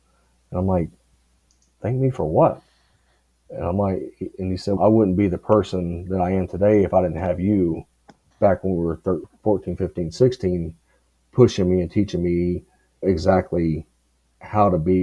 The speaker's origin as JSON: {"language": "English", "town": "Cincinnati", "region": "Ohio", "country": "United States", "tie": "born there", "said": "Just because I was born in Cincinnati, my dad and everybody was from Cincinnati."}